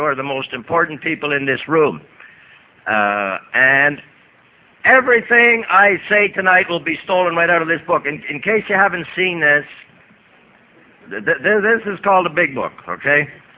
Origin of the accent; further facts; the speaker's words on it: Montreal, Quebec, Canada; And my real home is Montreal, Canada.